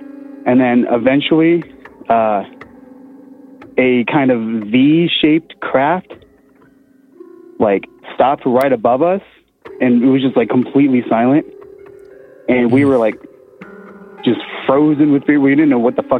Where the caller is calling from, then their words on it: Colorado, United States; from Colorado.